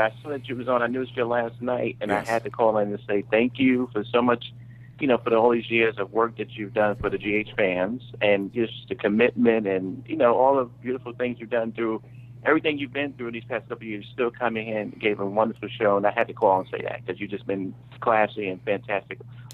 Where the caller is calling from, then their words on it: Brooklyn, New York, United States; Oh, hey, everybody. Good evening. … coming from Brooklyn.